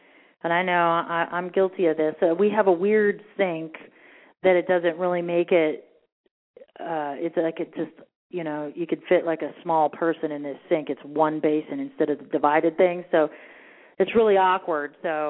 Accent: Arizona, United States; even though I grew up here in Arizona.

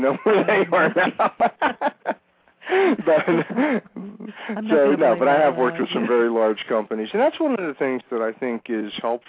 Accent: Ambridge, Pennsylvania, United States; I grew up in Western Pennsylvania. I literally grew up in a company town. It was called Ambridge because the American Bridge Division of U.S. Steel was headquartered there. And second generation immigrant family, first generation to go to college.

